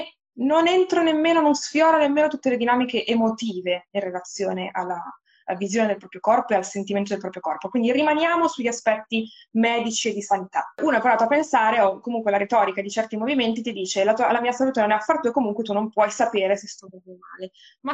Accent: Bergamo, Lombardy, Italy; io poi sono nata e cresciuta a Bergamo, vedevo le montagne, come dire, dalla finestra di casa

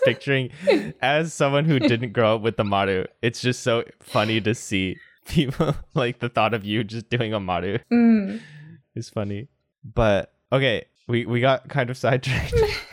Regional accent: United States; But at least where I grew up in America, we say rock, paper, scissors, shoot.

